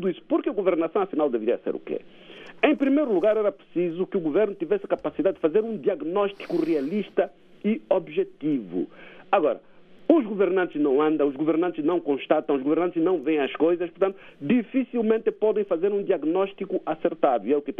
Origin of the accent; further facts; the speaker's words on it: Huambo, Angola; também sou do Uambo.